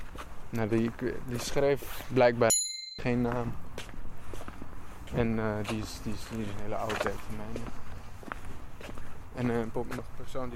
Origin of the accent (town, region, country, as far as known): Amsterdam, North Holland, Netherlands; born or raised there